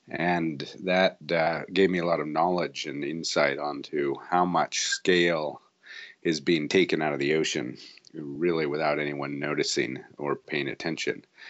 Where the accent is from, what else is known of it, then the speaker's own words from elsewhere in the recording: California, United States; moved away as an adult; now in Asia; I grew up in California, so I was a competitive swimmer and water polo player, and started windsurfing at an early age, so I was always near the water. And when I moved to Asia